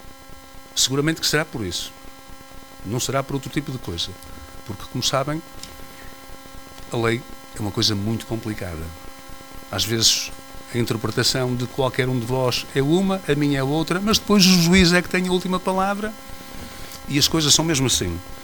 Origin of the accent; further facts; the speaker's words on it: Marco de Canaveses, Norte, Portugal; Uma má oposição é má para a minha terra, é má para Marco de Canaveses.